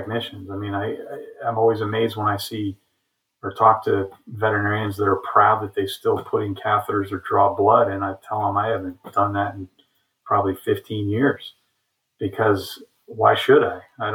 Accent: East Coast, United States; also born or lived in Midwest; I've lived here since 1996, and I still enjoy it, even though I grew up on the East Coast and went to vet school in the Midwest.

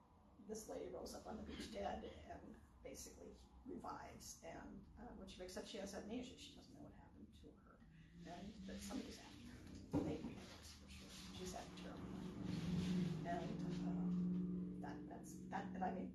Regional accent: California, United States; I'm from the Bay Area in California, and so my family was all there when I was little

